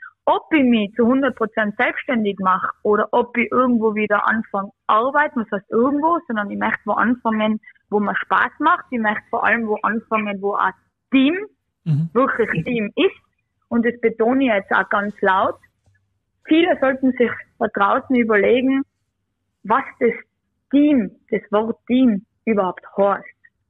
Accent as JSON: {"language": "German", "country": "Bosnia & Herzegovina", "first_language": "Bosnian", "second_language": "German", "said": "weil Bosnisch ist ja meine Muttersprache."}